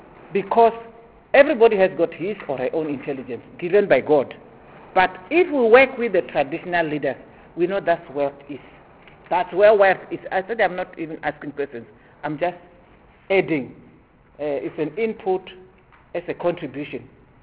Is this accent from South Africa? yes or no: yes; South Africa; If we say that we are South African, like King Koshi Kutama even indicated Ghanaians, not long they've beaten us.